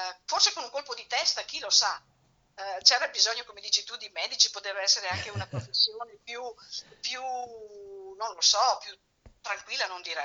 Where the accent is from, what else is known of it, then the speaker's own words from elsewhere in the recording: Lamon, Veneto, Italy; io sono di Lamon